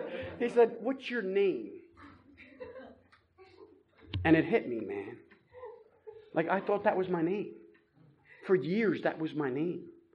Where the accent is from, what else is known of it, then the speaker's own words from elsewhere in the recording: Philadelphia, Pennsylvania, United States; because I'm from Philly, so we go down to Wildwood, New Jersey, senior week